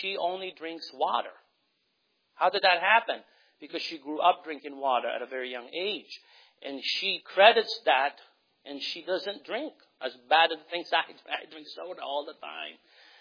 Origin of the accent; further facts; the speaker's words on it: United States; And so as I grew up in America